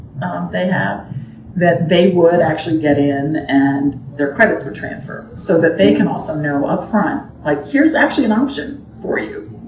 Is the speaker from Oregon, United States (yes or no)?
no; California, United States; I mean, I grew up in California, and so have always been, you know, so amazed at, you know, California system